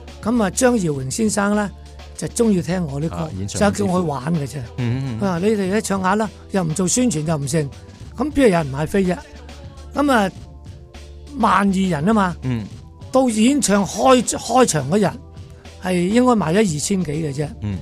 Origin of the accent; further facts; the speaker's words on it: Vietnam; now in Hong Kong; 虽然我后生在越南长大，我爹哋有钱，但是当我来到香港，我是一无所有的